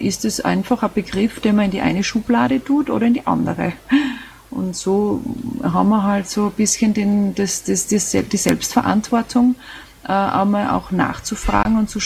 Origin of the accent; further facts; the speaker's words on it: Styria, Austria; ich bin gebürtige Steirerin und ja, wie nichts Besonderes, aufgewachsen mit zwei Brüdern.